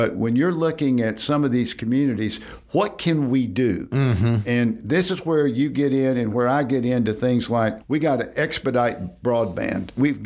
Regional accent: Mississippi Delta, United States; You worked in the Delta. I grew up in the Delta.

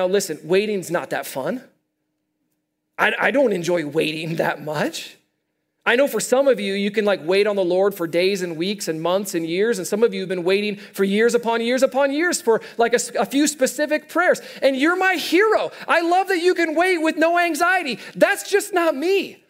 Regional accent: Iowa, United States; also born or lived in Kansas City; I'm from the Midwest, and in the Midwest, originally from Iowa, we moved out here from Kansas City.

